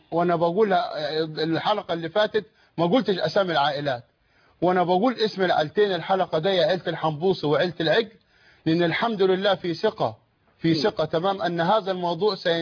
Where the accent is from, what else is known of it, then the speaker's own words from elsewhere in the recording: Akhmim, Sohag Governorate, Egypt; أنا هقول اللي حصل في الواقع عندنا في الصعيد وفي سوهاج وأخميم تحديدا